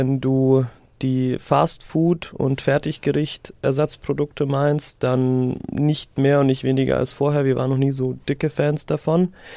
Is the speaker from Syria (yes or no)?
yes; Syria; ich kann mich nicht entsinnen, in meiner Kindheit in Syrien jemals abgepacktes Fleisch, Obst oder Gemüse gekauft zu haben.